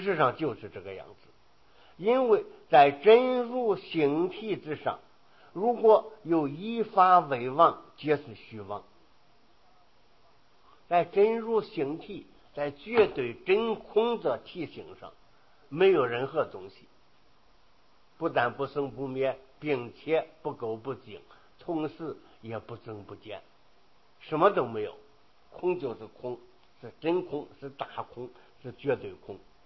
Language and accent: Chinese; China; 我们中国人